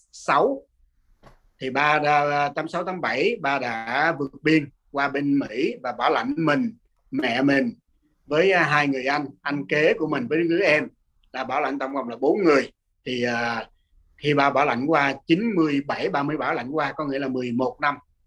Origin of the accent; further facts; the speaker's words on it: Buon Ma Thuot, Dak Lak, Vietnam; Mình ở sinh ra và lớn lên ở Buôn Ma Thuột.